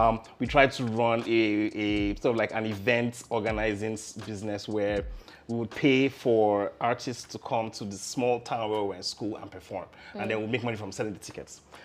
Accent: Jos, Plateau, Nigeria; I'm born and raised in Jos. Had my entire childhood there. Both parents were business people.

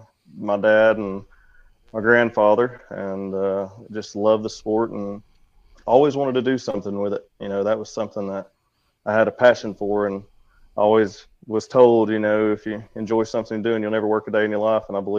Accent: Dalton, Georgia, United States; Well, we're from Dalton, Georgia. It's about 25, 30 minutes south of Chattanooga, Tennessee.

